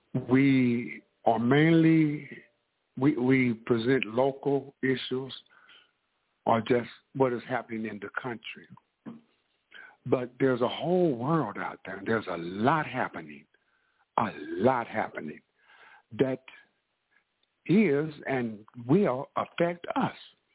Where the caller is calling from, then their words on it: St. Louis, Missouri, United States; I'm calling from St. Louis, Missouri.